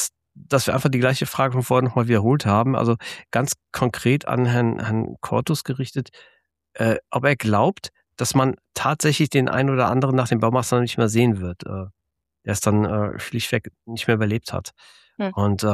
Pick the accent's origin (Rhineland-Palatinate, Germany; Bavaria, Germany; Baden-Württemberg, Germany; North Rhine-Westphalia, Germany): Rhineland-Palatinate, Germany; Neuwied; wir sind aus Neuwied, wir wissen ja, wie das ist mit Dönerläden